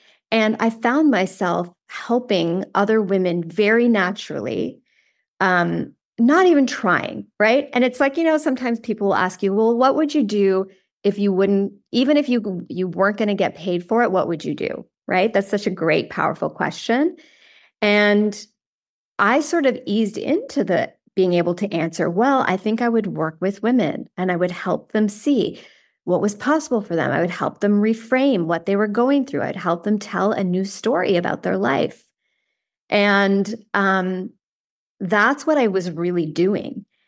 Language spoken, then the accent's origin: English; East Coast, Canada; moved away as an adult; now in United States; I grew up on the East Coast of Canada. I went to McGill. I did my MBA at U of T, and then I moved to California and with my husband